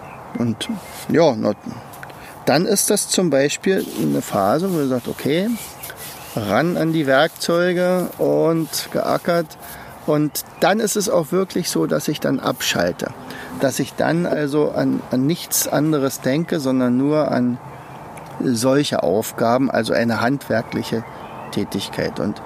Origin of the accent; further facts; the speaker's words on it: East Germany, Germany; ich komme ja aus der DDR